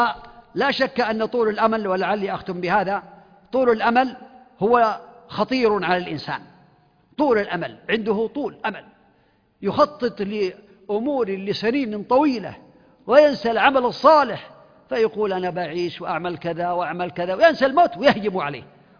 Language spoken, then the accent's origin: Arabic; Saudi Arabia